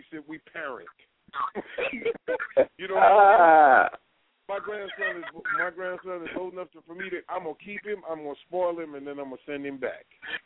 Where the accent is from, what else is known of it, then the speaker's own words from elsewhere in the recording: New York, United States; But you know, I grew up. I grew up in New York, brother.